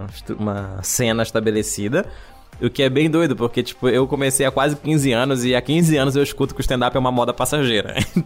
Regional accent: Belém, Pará, Brazil; now in São Paulo, Brazil; Como eu sempre vivi em cidade, Eu saí de Belém, que é uma capital, e vim pra outra. Vim pra São Paulo, que é outra capital maior ainda.

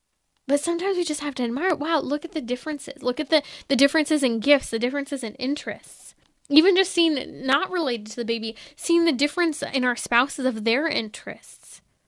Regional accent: California, United States; I'm Californian. Baby's gotta eat avocado, right?

